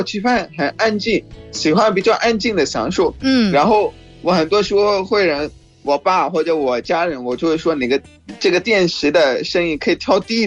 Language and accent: Chinese; Pakistan; Chinese is a second language